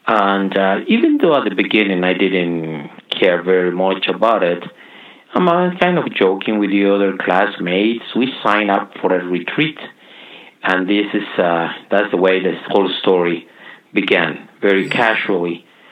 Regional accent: Mérida, Yucatán, Mexico; born there; English is a second language; Well, I was born Mexican in the Yucatan Peninsula, Mérida City. A Catholic family. We were raised Catholics.

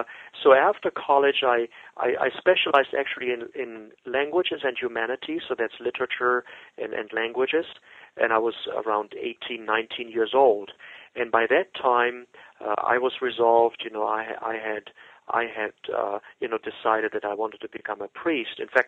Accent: Cologne, North Rhine-Westphalia, Germany; I'm a native of Germany. I was born in Cologne in Germany. It's a cradle Catholic to a good family

